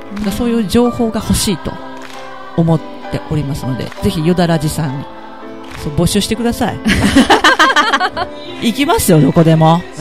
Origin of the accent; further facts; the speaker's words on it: Nobeoka, Miyazaki, Japan; accent: Nobeoka dialect; 今現在の延岡とかもわからないんですよ、私がだから一生懸命方言で一生懸命喋るんですけど、その言葉喋ってないんですよ今の人